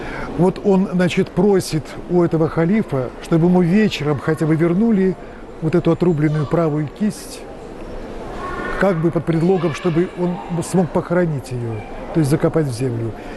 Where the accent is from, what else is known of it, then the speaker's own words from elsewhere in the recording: Ivanovo Oblast, Russia; мы приехали издалека, из Ивановской области, привезли такую дивную икону